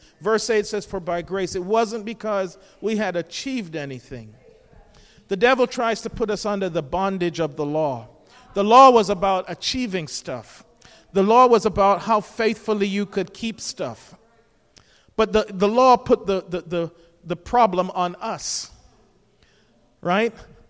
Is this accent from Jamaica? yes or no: yes; Jamaica; and so when we were growing up in Jamaica, she would be sent to different post offices around the island.